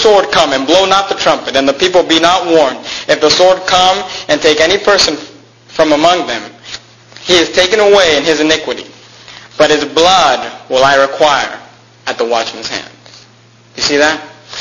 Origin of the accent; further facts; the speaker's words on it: California, United States; I grew up in the Bay Area.